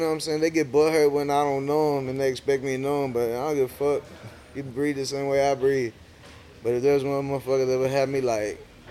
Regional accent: Bay City, Texas, United States; my Mexican's from Freeport and I'm from Bay City.

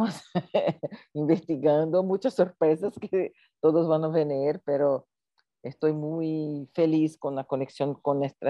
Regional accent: Southeast, Brazil; Yo y Sandra somos del sudeste de Brasil.

